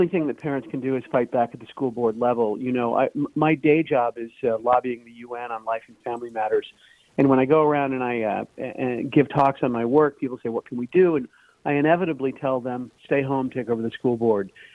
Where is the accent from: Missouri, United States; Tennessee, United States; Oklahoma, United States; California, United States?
Missouri, United States; St. Charles; KMOX is one of my hometown stations. I grew up in St. Charles.